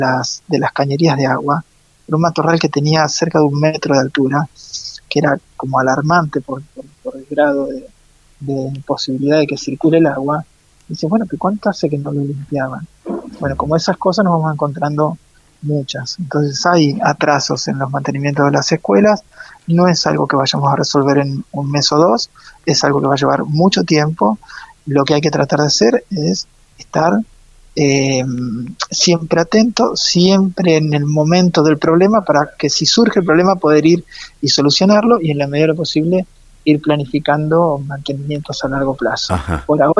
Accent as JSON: {"language": "Spanish", "region": "Neuquén", "country": "Argentina", "said": "Sí, yo soy de Neuquén"}